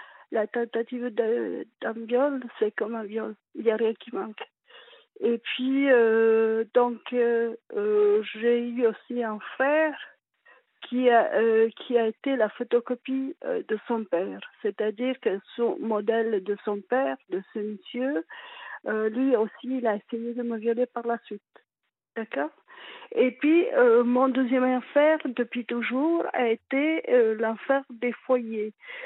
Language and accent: French; Italy; j'ai 50 ans et je suis italienne. 60, pardon.